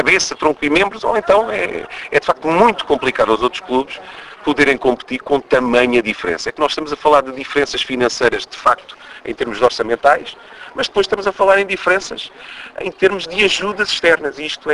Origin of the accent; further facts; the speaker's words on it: Portugal; porque eu sou um cidadão português, e eu não me revejo nesta situação